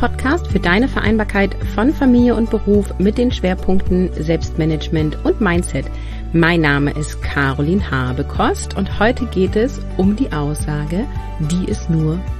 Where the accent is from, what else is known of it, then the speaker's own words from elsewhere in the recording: Northern Germany, Germany; Ich komme aus dem Norden, hier ist das ein kurzes Event in der Schule und dann ist das zu Ende.